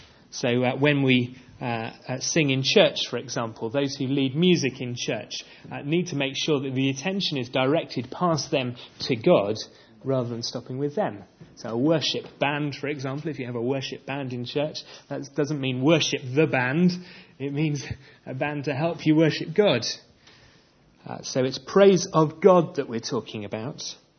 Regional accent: South West England, United Kingdom; I was born and bred in Cornwall

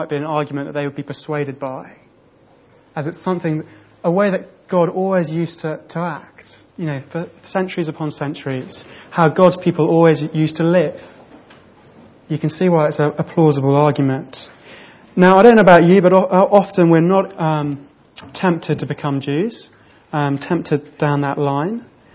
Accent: England, United Kingdom; but I'm English

